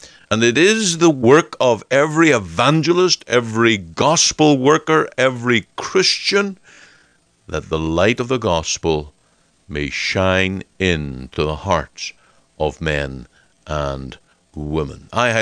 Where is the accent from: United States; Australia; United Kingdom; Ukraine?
United Kingdom; Northern Ireland; In my home country, back in the land of Ireland, although I was born in Northern Ireland, which is part of Great Britain